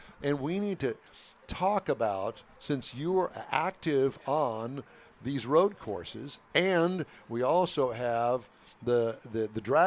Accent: Waukesha, Wisconsin, United States; I'm from Waukesha.

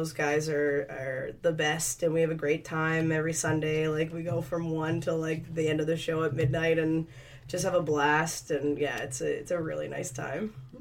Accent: East Coast, United States; Yeah, I'm from the East Coast, and we do like dinner theater there.

